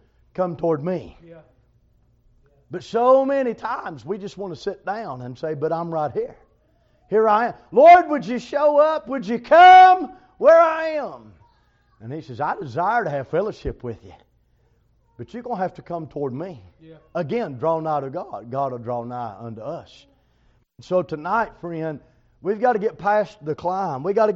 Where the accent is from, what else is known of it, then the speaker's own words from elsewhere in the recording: Tennessee, United States; now in North Carolina, United States; I'm from Tennessee. We've been over here since last July, a little over a year. We moved over here.